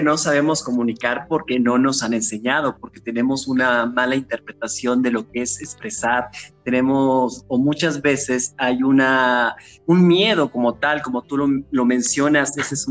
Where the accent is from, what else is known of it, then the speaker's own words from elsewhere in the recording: Papantla, Veracruz, Mexico; soy un orgulloso y enamorado de mi tierra, de Papantla, Veracruz